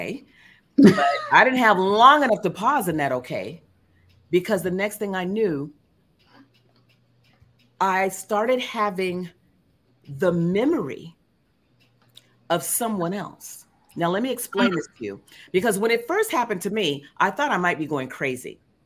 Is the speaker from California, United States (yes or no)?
yes; Oakland, California, United States; Now, I'm a city slicker girl. I come from Oakland, California, the Bay Area.